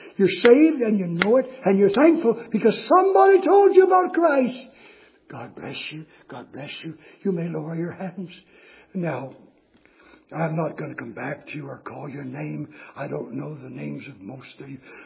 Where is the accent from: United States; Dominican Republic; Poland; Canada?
Canada; Ontario; Lord, I confess that I'm Anglophone from Ontario, Canada